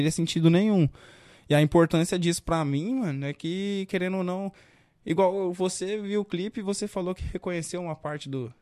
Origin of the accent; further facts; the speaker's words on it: São Paulo, Brazil; É muito fácil eu ser da Zona Leste querer gravar lá no União, porque o União é mais quebrada que a minha quebrada.